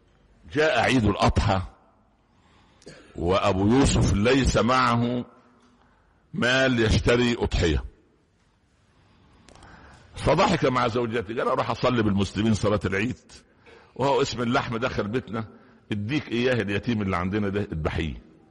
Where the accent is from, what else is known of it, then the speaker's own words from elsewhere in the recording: Upper Egypt, Egypt; انا نشأت في قرية في الصعيد صعيد مصر